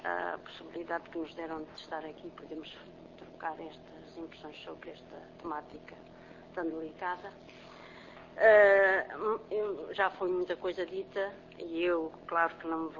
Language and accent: Portuguese; Moura, Beja, Portugal; Nós somos de Moura, temos que nos deslocar a Beja para darmos o apoio.